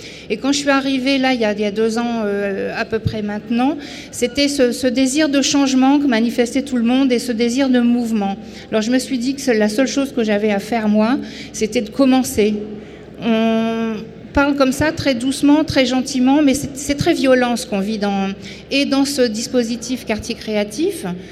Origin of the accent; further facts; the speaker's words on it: Marseille, Provence-Alpes-Côte d'Azur, France; on est Marseillais presque tous